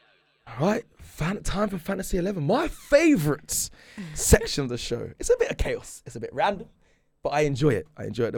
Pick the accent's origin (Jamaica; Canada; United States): Jamaica; I'm Jamaican.